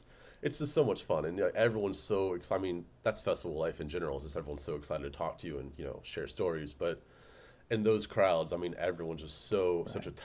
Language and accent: English; Atlanta, Georgia, United States; also born or lived in Florida / Colorado; From South Florida, grew up in Colorado, raised in Atlanta.